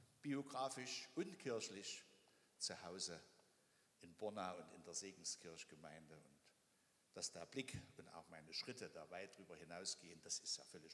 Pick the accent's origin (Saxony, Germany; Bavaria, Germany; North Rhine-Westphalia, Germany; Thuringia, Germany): North Rhine-Westphalia, Germany; Bonn; born there; Ich selber bin auch ein Bonner. Ich bin in Bonner geboren. Ich bin 52 hier getauft und bin dann erst als Mitte 20er